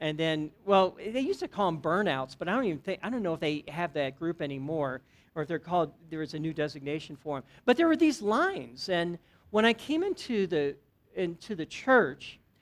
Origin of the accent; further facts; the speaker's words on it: Berkeley, Missouri, United States; I grew up in Berkeley, not California, but Berkeley, Missouri. And Berkeley is right next to Ferguson, which you probably heard of that community last year.